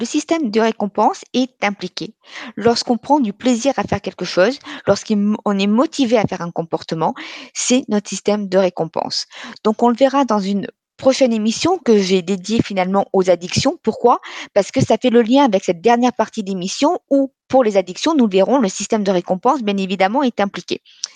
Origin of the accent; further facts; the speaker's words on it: Nice, Provence-Alpes-Côte d'Azur, France; Je suis de Nice d'origine et quand j'y retourne